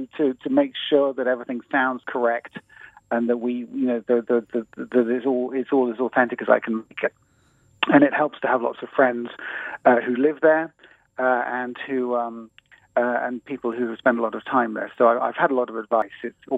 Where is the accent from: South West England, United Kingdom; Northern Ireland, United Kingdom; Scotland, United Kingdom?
South West England, United Kingdom; I grew up in Wiltshire, which is about 70 miles west of London, and so Henley is on the way.